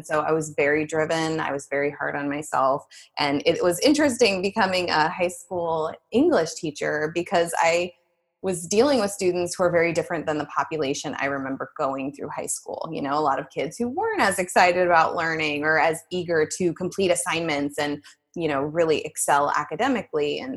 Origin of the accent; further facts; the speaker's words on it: California, United States; I grew up in Southern California. I am an original Valley girl, and I went to college at UCLA.